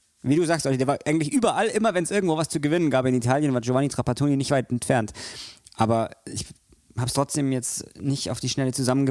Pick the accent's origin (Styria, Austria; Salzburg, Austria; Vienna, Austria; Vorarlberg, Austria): Vorarlberg, Austria; Und nicht allzu weit entfernt von Alba, wo ich herkomme